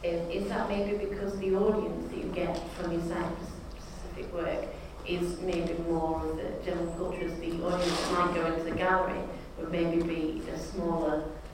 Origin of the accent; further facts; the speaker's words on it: Doncaster, Yorkshire and the Humber, United Kingdom; Well, I come from Doncaster, not far away from here.